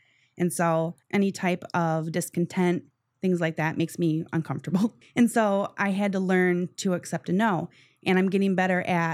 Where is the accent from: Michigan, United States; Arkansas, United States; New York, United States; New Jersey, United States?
Michigan, United States; North Branch; I was from North Branch, Clifford area. We went shopping in Lapeer.